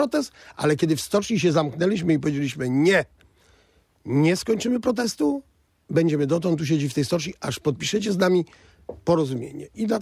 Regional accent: Białogard, West Pomeranian Voivodeship, Poland; born there; urodziłem się w Białogardzie, rosyjski nie jest dla mnie problemem.

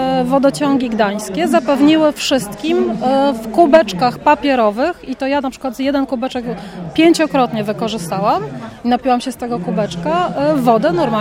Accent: Warsaw, Masovian Voivodeship, Poland; Pierwsze to Warszawa, skąd pochodzę, no trudno, jestem lokalną patriotką.

